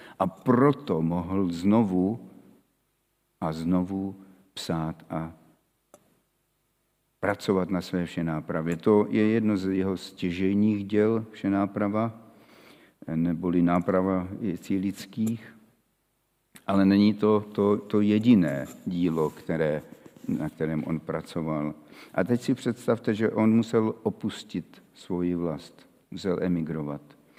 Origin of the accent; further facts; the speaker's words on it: Trutnov, Hradec Králové Region, Czechia; born there; Bylo to blízko mého rodiště u Trutnova nad Žacléřem na Růžovém paloučku.